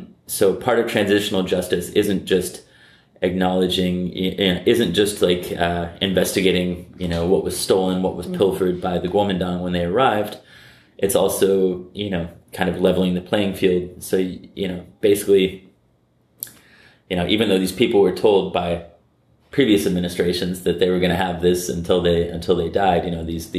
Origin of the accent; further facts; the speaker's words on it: United States; So, you know, in the U.S., I'm American.